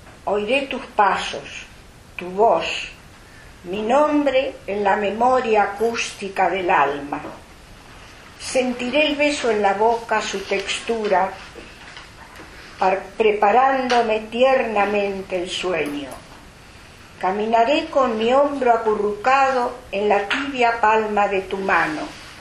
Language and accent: Spanish; Buenos Aires, Argentina; Este es un poema de mi ciudad natal, Buenos Aires, que con los años no añoro